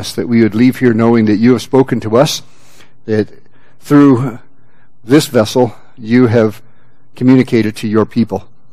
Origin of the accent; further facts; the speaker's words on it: Wheaton, Illinois, United States; I grew up in Wheaton, Illinois, where half the churches had 800 people. Wheaton was, at that time, still a dry town.